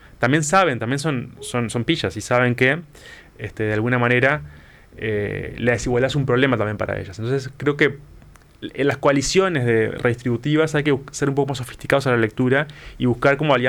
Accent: Uruguay; ya hemos acordado colectivamente como sociedad uruguaya

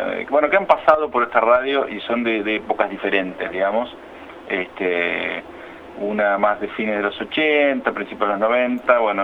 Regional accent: Argentina; ¿viste cómo somos agrandados los argentinos?

